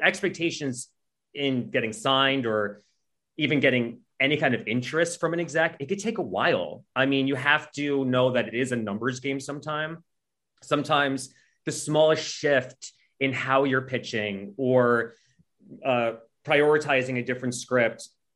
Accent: Chile; English is a second language; moved away; This is not me, but I immigrated from Chile, and the first political figure I saw when I came here was this one.

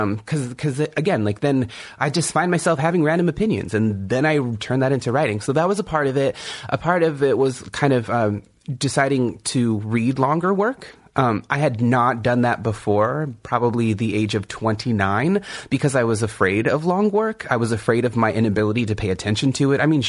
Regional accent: California, United States; And I'm from the Kumeyaay Nation in Southern California.

